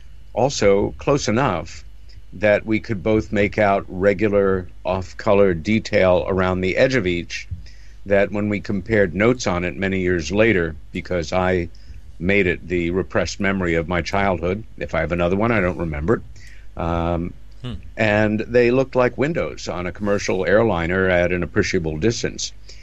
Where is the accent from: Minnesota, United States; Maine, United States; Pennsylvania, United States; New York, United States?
New York, United States; New York City; also born or lived in Rockville Centre, United States; I grew up in New York City, lived most of my life there, but really came of age in a very pretty little village called Rockville Center, about 30 miles east of Manhattan.